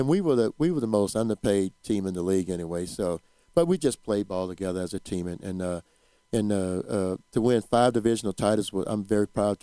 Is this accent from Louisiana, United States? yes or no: yes; Mansfield, Louisiana, United States; And I'm like, come on, man, I'm from Mansfield, Louisiana, 21 years old.